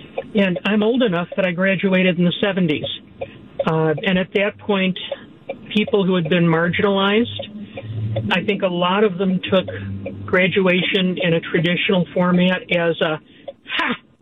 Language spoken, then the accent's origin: English; Burlington, United States; now in Crystal Lake, United States; Technically, at the moment, I'm in Crystal Lake.